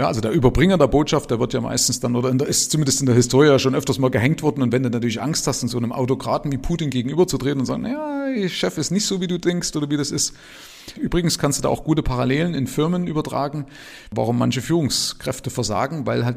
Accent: Germany; Ich bin ja in der DDR aufgewachsen, also zur Zeit der Wende 1989 war ich 19.

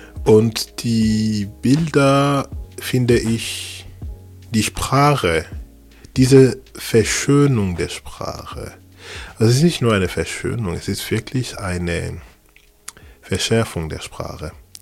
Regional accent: Abidjan, Côte d’Ivoire; moved away as an adult; now in Basel, Switzerland; Ich bin ursprünglich aus der Elfenbeinküste, 1978 geboren, in Abidjan, die größte Stadt der Elfenbeinküste, Côte d'Ivoire. Ich bin seit 2003 in Basel.

